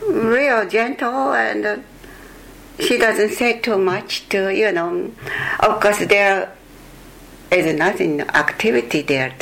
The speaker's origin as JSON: {"language": "English", "country": "Japan", "tie": "born or raised there", "said": "and only I know I was born in Japan"}